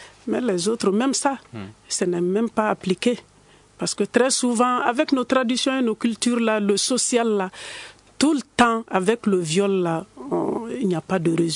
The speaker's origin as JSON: {"language": "French", "country": "Mali", "said": "c'est la culture et la tradition qui prônent ici chez nous au Mali."}